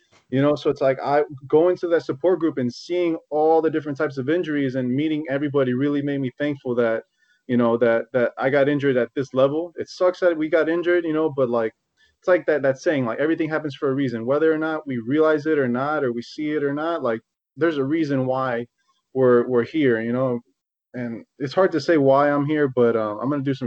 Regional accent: West Palm Beach, Florida, United States; I'm Cuban. I don't really look at that much, but I'm Cuban-American. I was born here. I grew up in West Palm Beach. I went back to Miami

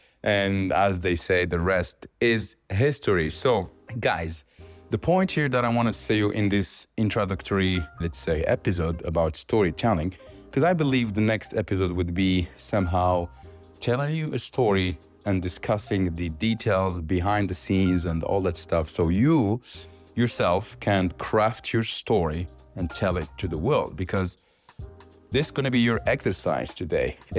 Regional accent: Morocco; moved away; so boring to say, ah, I'm from Morocco, I have a leather brand.

